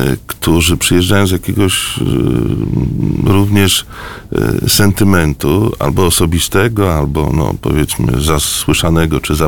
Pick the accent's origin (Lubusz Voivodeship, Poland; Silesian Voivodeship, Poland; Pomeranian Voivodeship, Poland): Lubusz Voivodeship, Poland; Zielona Góra; i tak to wychowywałem się w Zielonej Górze, więc nie wiem, gdybym miał, może jestem Galicjaninem po prostu